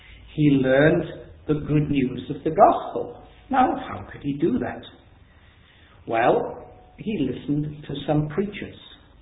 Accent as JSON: {"language": "English", "town": "Cardiff", "region": "Wales", "country": "United Kingdom", "said": "Well, I'm a Welshman, and I live in Cardiff."}